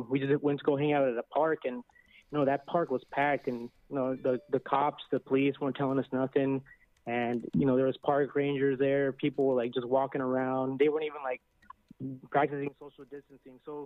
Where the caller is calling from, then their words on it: Los Angeles, California, United States; I'm calling from from First Works Baptist Church over here in LA.